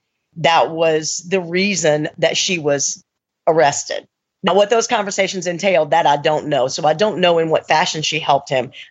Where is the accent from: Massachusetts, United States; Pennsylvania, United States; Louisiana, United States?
Louisiana, United States; I said, I'm from Louisiana. You know where I'm from.